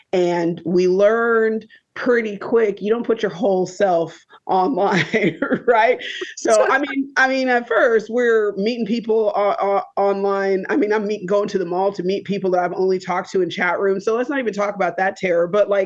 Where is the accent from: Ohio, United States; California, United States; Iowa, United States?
California, United States; I raised him in Montreal, Quebec. We're both, I'll say, I'm from California. He was born in California.